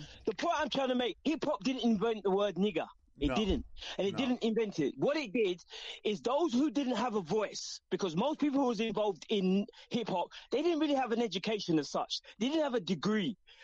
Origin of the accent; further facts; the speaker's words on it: London, United Kingdom; And then I grew up in East London. Most of the groups who got into hip hop came from East London.